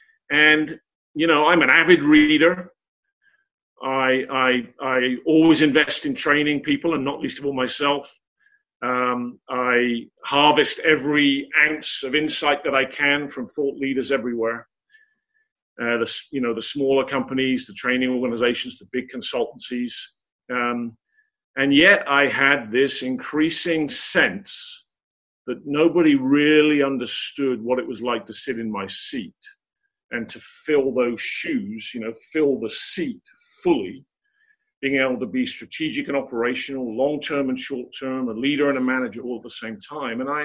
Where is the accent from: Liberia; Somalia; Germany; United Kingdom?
United Kingdom; England; accent: English; now in United States; Yeah, I'm English, obviously. You can tell that from my accent. American now, been here 21 years